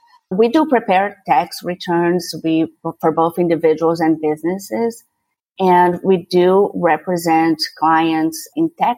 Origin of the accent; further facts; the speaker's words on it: Brazil; first language Portuguese; English is a second language; also born or lived in Hong Kong / Paris / Santiago; now in Houston, United States; I've been here 20-somewhat years, but I'm originally from Brazil, so my first language is Portuguese.